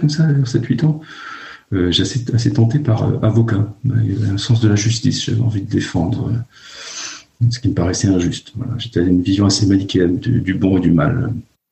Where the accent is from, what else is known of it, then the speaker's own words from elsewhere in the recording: Lannion, Brittany, France; j'ai grandi à Lannion, dans les Côtes d'Armor, pas trop loin de la mer, pas trop loin de la côte de Granit Rose. Et j'ai grandi dans un commerce. Mes parents tenaient à tabac librairie.